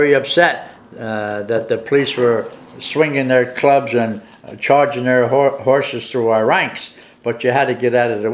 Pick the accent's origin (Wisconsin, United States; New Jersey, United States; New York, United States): New Jersey, United States; Paterson; I grew up during the Great Depression